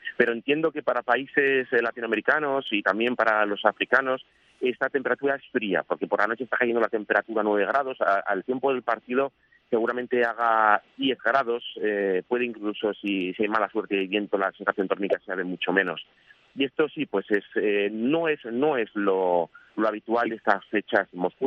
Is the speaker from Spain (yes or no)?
yes; Spain; y yo como español, las noticias que llegan de la selección española